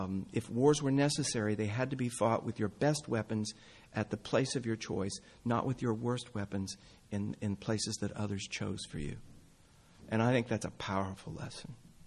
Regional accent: United States; accent: Okie; now in England, United Kingdom; one of the things I experienced as American working in England for so many years is that I went right over the top of that because I softened my oaky accent

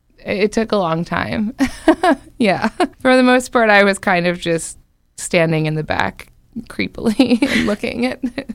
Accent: Baltimore, Maryland, United States; I felt like there were things about growing up in Baltimore and then continuing to live there that made my life very easy

